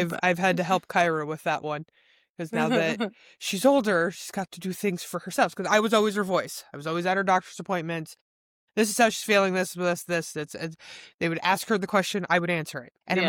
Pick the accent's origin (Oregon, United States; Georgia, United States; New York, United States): Oregon, United States; from the Pacific Northwest and Oregon Coast, specifically.